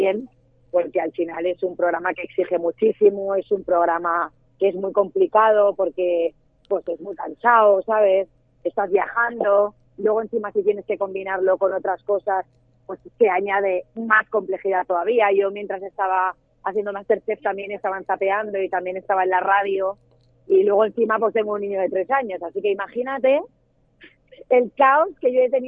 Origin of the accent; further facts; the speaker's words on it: Barcelona, Catalonia, Spain; yo soy de Barcelona, mi familia es toda extremeña y en casa pues se ha vivido mucho Extremadura, la verdad. O sea, pese a que yo soy catalana